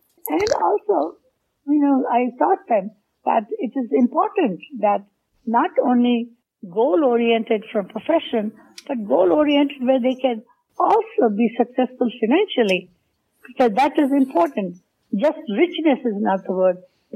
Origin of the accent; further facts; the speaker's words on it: India; English is a second language; I came from India, so it's a struggle.